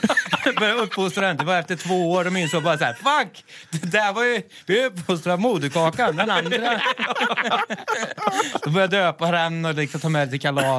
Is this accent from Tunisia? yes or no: no; Skara, Västra Götaland County, Sweden; born there; Nej, jag är född i Skara. I Lidköping, BB i Lidköping.